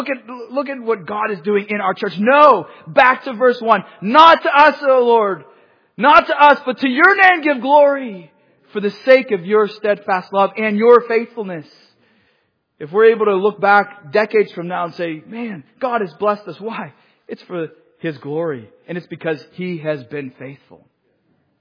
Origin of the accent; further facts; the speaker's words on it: Pennsylvania, United States; accent: Western Pennsylvania; I'm sorry, I'm still trying to say that correctly without my Western Pennsylvania accent.